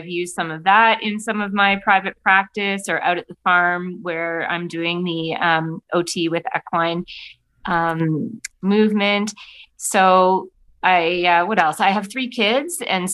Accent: Hamilton, Ontario, Canada; now in Guelph, Canada; As you said, I currently live in Guelph, but I grew up initially in Hamilton, and then we moved to Guelph

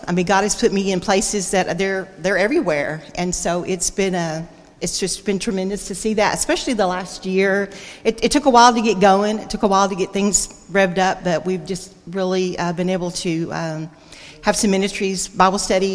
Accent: Texas, United States; I'm actually from Texas, from the Denton Church, the Village Church in Denton.

